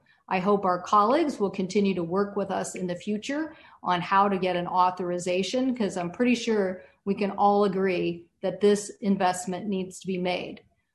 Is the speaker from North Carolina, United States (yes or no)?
no; Edmonds, Washington, United States; I know for us in my hometown of Edmonds, Washington, our waterfront can sometimes be backed up for hours a day.